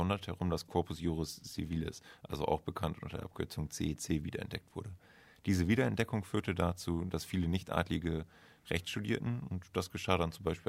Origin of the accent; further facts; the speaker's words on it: Reppichau, Saxony-Anhalt, Germany; Ja, also ich entstamme einer ländlichen Herkunft, also genauer gesagt komme ich aus Reppichau. Die Ortschaft gehört zu der Gemeinde Osternienburger Land im Landkreis Anhalt-Bitterfeld. Das Ganze liegt in Sachsen-Anhalt.